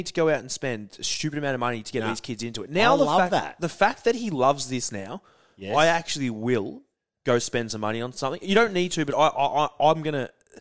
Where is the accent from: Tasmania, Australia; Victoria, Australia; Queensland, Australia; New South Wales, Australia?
Victoria, Australia; I wish I was. I'm from Victoria.